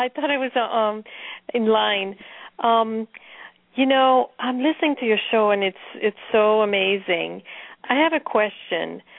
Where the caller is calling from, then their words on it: New Jersey, United States; I'm calling from New Jersey.